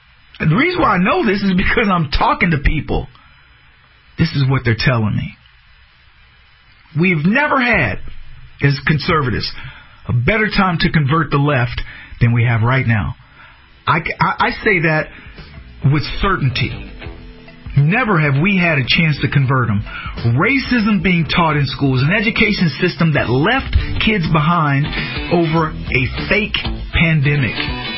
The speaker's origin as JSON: {"language": "English", "country": "United States", "said": "Look, I don't know how you feel, but as an American, I know real freedom."}